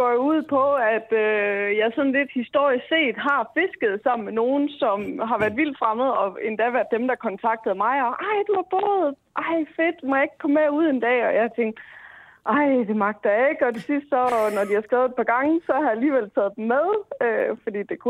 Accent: Jutland, Denmark; som I nok hører, så er jeg fra Jylland.

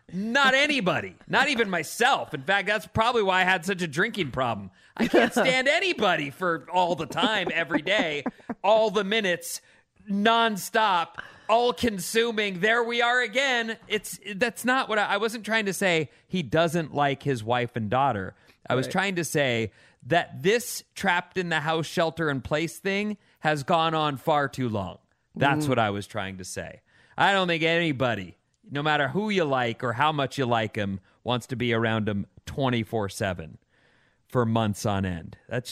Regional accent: Poughkeepsie, New York, United States; But I am proud of my hometown, home of Samuel B. Morse, the guy who invented Morse code.

